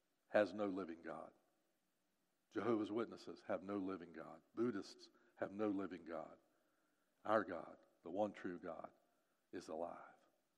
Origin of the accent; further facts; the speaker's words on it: Winston-Salem, North Carolina, United States; When I was a child growing up in Winston-Salem, one of my most vivid memories is my mother scooping up me and my two older brothers